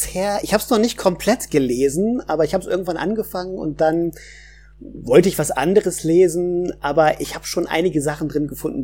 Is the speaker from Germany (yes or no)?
yes; Hanover, Lower Saxony, Germany; now in Essen, Germany; Und eigentlich komme ich aus Hannover, habe in Göttingen Deutsch und Englisch studiert, bin dann für die Lehrerausbildung nach Nordrhein-Westfalen gekommen und lebe jetzt schon ziemlich lange im Ruhrgebiet.